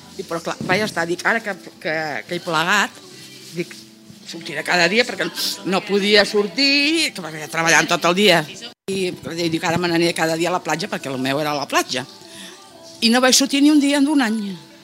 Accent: Falset, Catalonia, Spain; El meu poble és Falset, un poble molt bonic, per cert.

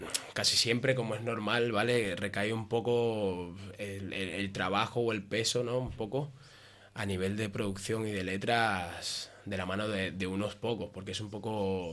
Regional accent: Caracas, Capital District, Venezuela; now in Spain; yo vengo de Caracas, Venezuela, y me vine aquí 8-9 años así aproximadamente, y ya desde entonces pues soy... venezocata español.

